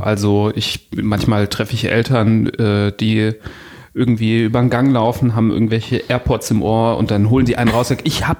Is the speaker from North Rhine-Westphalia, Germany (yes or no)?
yes; Düsseldorf, North Rhine-Westphalia, Germany; dass es einen Podcast gibt, so als Düsseldorfer, den man hören kann